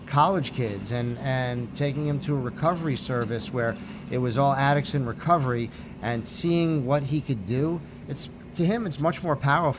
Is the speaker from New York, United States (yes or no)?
yes; Great Neck, New York, United States; And he's from Great Neck. I'm from Great Neck.